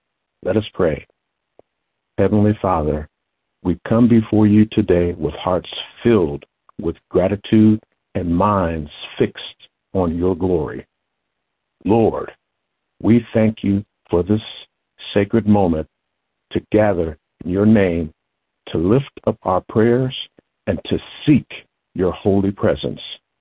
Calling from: Lincoln Heights, Ohio, United States; I come to you from Lincoln Heights, Ohio.

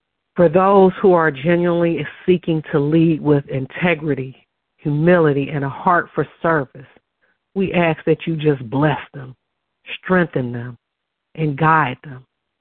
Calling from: Dallas, Texas, United States; I'm calling in from Dallas, Texas today.

